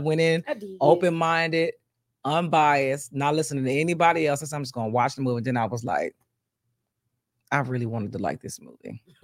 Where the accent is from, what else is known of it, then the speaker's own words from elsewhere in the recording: Bristol, Pennsylvania, United States; I have an event coming up on August 31st in my hometown, Bristol, Pennsylvania. Bristol, PA all day, baby.